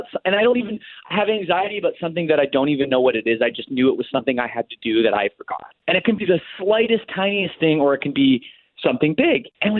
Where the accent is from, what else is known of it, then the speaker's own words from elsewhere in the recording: Canada; No, I mean, I'm Canadian